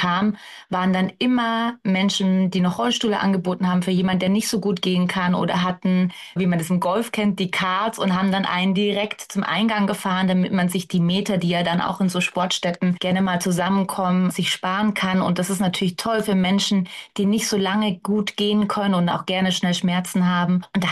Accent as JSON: {"language": "German", "town": "Munich", "region": "Bavaria", "country": "Germany", "said": "Und das merkt man eben als Münchner, wenn man mit einem Kinderwagen ankommt"}